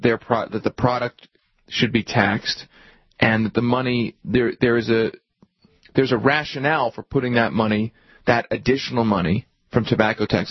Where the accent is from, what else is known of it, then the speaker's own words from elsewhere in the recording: Philadelphia, Pennsylvania, United States; I grew up in Philadelphia.